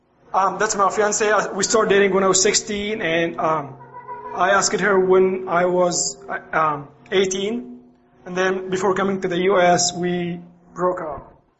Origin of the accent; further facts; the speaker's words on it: Cairo, Cairo Governorate, Egypt; So anyway, I grew up in Cairo, Egypt.